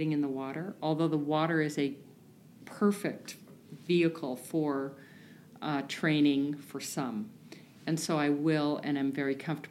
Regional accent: Oregon, United States; now in Palm Desert, United States; I did not. So I grew up in Oregon, and I have been in the Coachella Valley for 7 years.

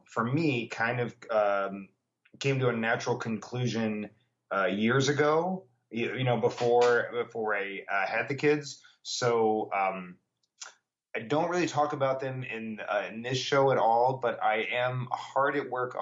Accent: Kentucky, United States; the way I was raised, you know, 30, 40 years ago, growing up in Kentucky, in a very different time, in a very different place.

